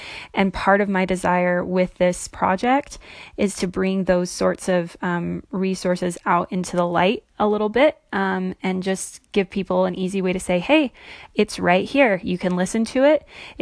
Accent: St. George, Utah, United States; like I mentioned before. I'm 31 years old. I grew up Mormon in the St. George area in southwestern Utah.

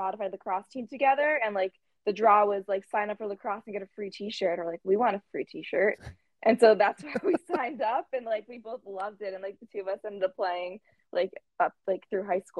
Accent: New York, United States; Well, specifically for lacrosse, it wasn't big when I was growing up. It's bigger now.

